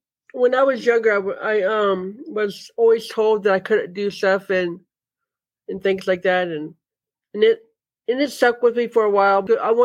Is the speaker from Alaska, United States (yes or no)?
yes; Alaska, United States; moved away as an adult; now in Utah, United States; I'm from Alaska originally, and I lived there for 20 years.